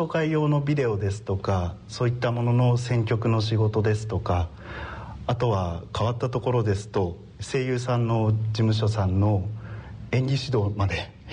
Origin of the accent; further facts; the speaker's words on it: Nakanoshima, Niigata, Japan; moved away as an adult; 私は旧南蒲原郡の中之島町の出身でございます。長岡高校卒業後にシナリオライターを目指し、東京に上京しました。